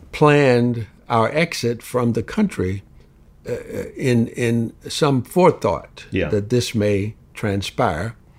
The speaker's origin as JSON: {"language": "English", "region": "Southern US", "country": "United States", "tie": "born or raised there", "said": "I grew up in the Jim Crow South"}